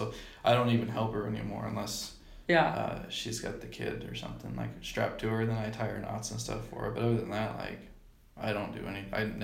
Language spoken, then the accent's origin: English; Idaho, United States; I was born and raised in Idaho. We grew up in like a poor family, so we spent a lot of time out fishing and hunting